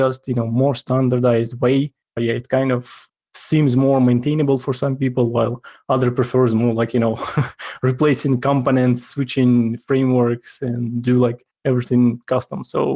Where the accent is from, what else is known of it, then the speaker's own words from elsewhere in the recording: Ukraine; English is a second language; So I'm from Ukraine. I'm currently in Ukraine